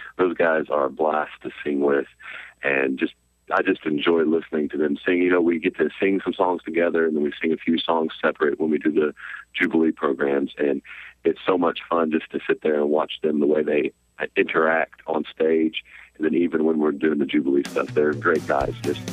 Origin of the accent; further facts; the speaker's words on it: Muncie, Indiana, United States; Man, I originally am from Muncie, Indiana